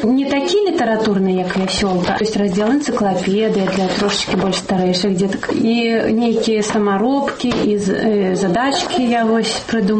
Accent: Ukraine; now in Belarus; допустим, я не беларуска, да, я украінка, ну гэта не важна

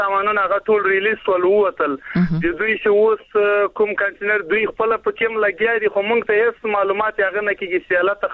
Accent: Afghanistan; now in Karachi, Pakistan; په پاکستان کې موږ مېشت افغانان یو د ماجرت ژوند تیرو

